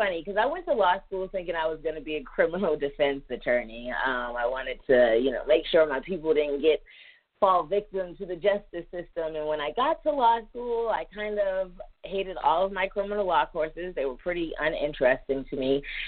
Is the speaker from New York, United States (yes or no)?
no; Boston, Massachusetts, United States; I definitely wanted to attend an HBCU after growing up in Boston. It's very white.